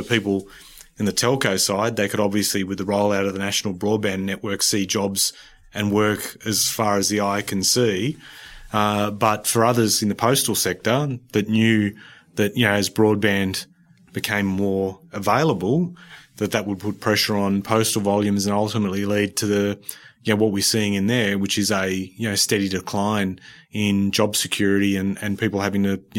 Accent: Western Sydney, New South Wales, Australia; Growing up in Western Sydney, it was a platform that you could definitely make some noise to affect change.

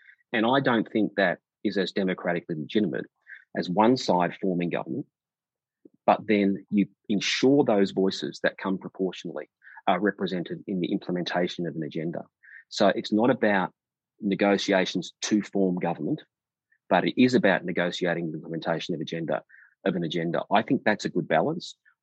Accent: Victoria, Australia; my home state of Victoria

